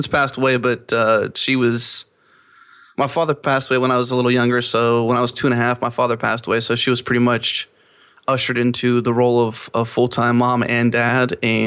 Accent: Pennsylvania, United States; He's saying Texas forever, but I grew up in Pennsylvania.

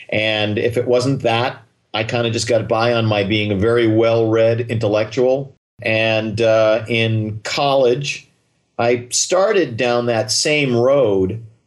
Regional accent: Westport, Connecticut, United States; also born or lived in Boston; But I grew up in New England. I was born in Boston. I'm a lifelong Red Sox fan. And I grew up and went to high school in Westport, Connecticut.

